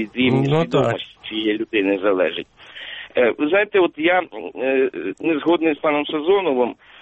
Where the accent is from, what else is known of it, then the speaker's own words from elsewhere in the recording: Kyiv, Ukraine; Так, я із Києва.